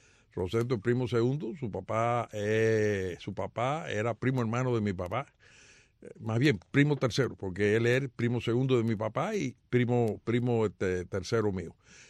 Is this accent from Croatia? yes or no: no; Placetas, Villa Clara, Cuba; born there; Yo nací en un pueblo que se llama Placetas, que está a 35 kilómetros de Santa Clara. Era la provincia de Las Villas, ahora se llama Villa Clara.